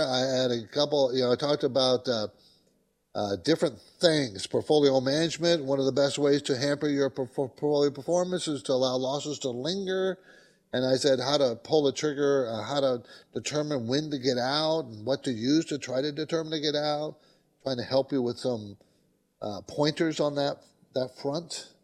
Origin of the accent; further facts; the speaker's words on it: San Diego, California, United States; I grew up in San Diego. People don't know that, but my dad was in the Navy and stationed in San Diego.